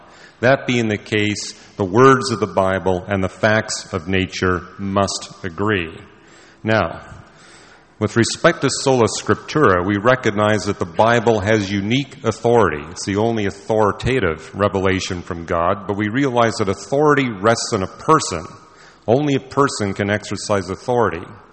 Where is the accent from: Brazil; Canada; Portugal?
Canada; I was raised and educated in Canada, and every year in my Canadian public school education, I was taught the scientific method, starting in grade one.